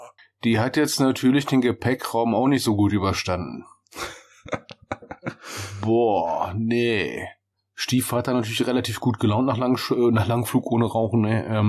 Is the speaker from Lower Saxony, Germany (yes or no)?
no; Berlin, Germany; wir sind Berliner, wir kennen keine Jäger.